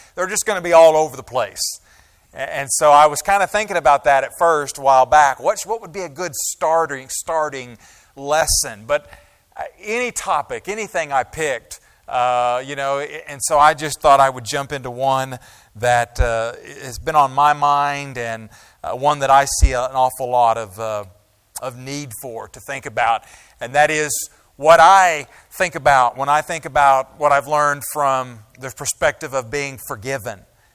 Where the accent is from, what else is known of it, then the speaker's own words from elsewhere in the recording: Tulsa, Oklahoma, United States; And I grew up in the Tulsa area, of course. So born and raised in Tulsa, grew up at 10th and Rockford.